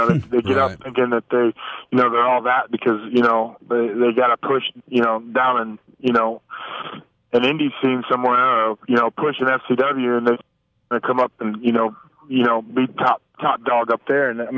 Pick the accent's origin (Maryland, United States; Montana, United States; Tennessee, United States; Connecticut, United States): Tennessee, United States; Memphis; Southern Baptist household, and, my dad wasn't down with wrestling and stuff like that, and it just, growing up in Memphis, Tennessee, watching, USWA, every Saturday morning